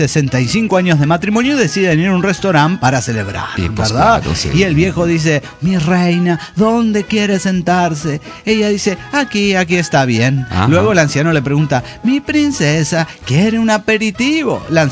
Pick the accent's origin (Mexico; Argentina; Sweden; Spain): Mexico; Mexico City; de Ciudad de México.